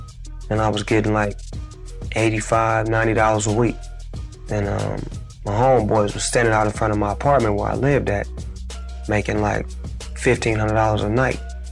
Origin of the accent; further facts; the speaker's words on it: Long Beach, California, United States; I'm from Long Beach to LBC, Eastside. I'm finna put it down for my city.